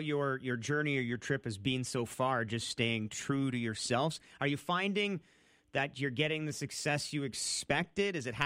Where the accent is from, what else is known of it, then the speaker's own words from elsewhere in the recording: Ontario, Canada; now in Northern Ontario, Canada; I'm a Northern Ontario transplant. I grew up in Southwestern Ontario.